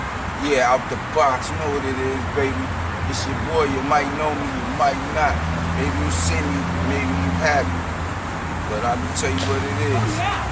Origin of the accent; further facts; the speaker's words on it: Queens, New York, United States; That's why I'm from Queens